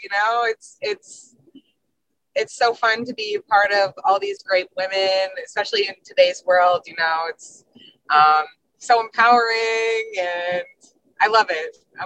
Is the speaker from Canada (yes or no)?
yes; Canada; now in United States; I grew up in Canada, you know, I'm new to the U.S.